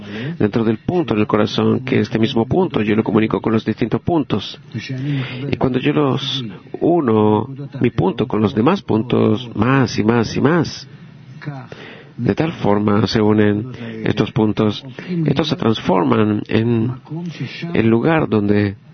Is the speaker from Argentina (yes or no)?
no; Eilat, Southern District, Israel; Yo soy de Eilat.